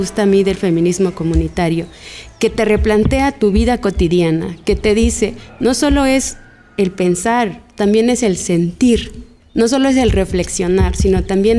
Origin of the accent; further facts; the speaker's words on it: Oaxaca, Mexico; vengo de la Mixteca Baja, del estado de Oaxaca.